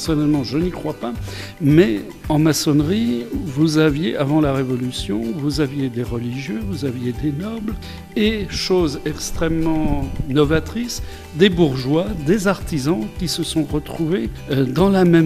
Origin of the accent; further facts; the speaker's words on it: France; je suis, en tant que Français, personnellement bien content d'être franc-maçon en Suisse